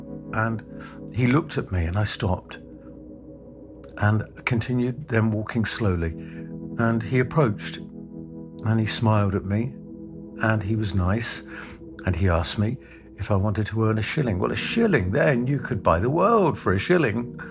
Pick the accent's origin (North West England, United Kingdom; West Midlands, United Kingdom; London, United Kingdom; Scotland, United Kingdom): London, United Kingdom; Growing up in the East End of London in the 1950s into the 1960s, I was born in 1950.